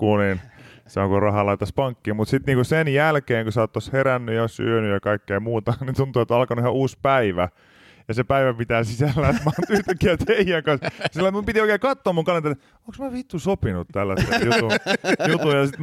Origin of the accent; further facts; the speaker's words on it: Pori, Satakunta, Finland; now in Helsinki, Finland; kun olen Porista kuitenkin kotoisin